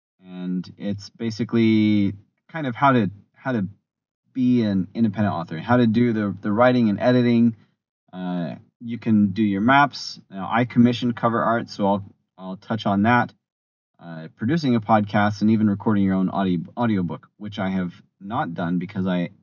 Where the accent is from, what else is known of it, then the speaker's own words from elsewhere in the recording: Texas, United States; I always grew up being aware of that holiday because I grew up in Texas, and that was just part of the scene down there.